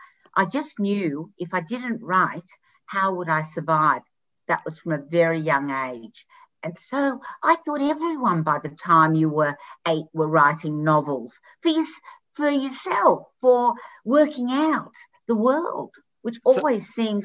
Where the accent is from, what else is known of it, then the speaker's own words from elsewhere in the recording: Australia; the very first book I actually did get published, Next Stop the Moon, was growing up in Australia in the 60s. With my Hungarian parents and that whole journey.